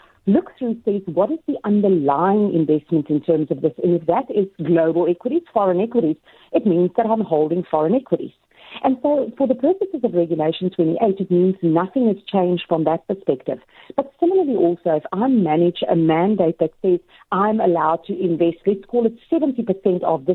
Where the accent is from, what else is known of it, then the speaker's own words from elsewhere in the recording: South Africa; And as a South African investor, the majority of my liabilities are still in South African rands.